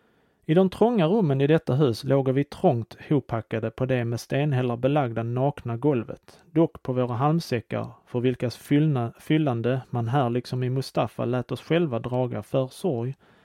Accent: Skåne, Sweden; accent: Scanian; min skånska röst

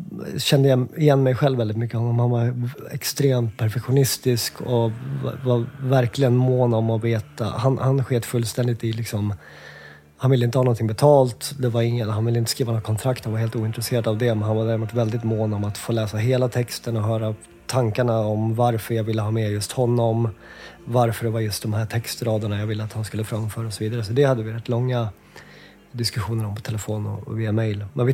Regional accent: Uppsala, Uppsala County, Sweden; Vi är uppväxt i Uppsala, och där fanns det ju liksom inget

